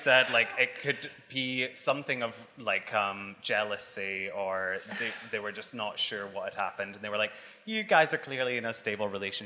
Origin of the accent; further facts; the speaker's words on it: Scotland, United Kingdom; obviously I'm Scottish, if you hadn't learned that already